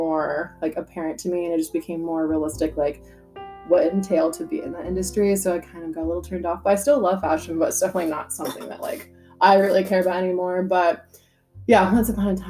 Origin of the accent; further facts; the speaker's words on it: San Diego, California, United States; also born or lived in Austin, Texas; So I've lived in San Diego basically like all my life, but I was born in Austin, Texas, and I grew up in a military family, so it just like caused us to move quite often. But I'm basically born in Texas, raised in San Diego.